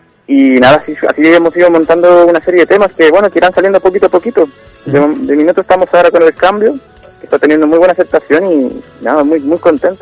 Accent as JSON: {"language": "Spanish", "town": "Santiago", "region": "Santiago Metropolitan Region", "country": "Chile", "also_born_or_lived": "Salamanca / Galicia", "moved": "yes", "lives_now": "Spain", "said": "yo nací en Chile, soy Santiago de Chile, y llegué aquí a España en el 2004. Nada, estuve en Salamanca"}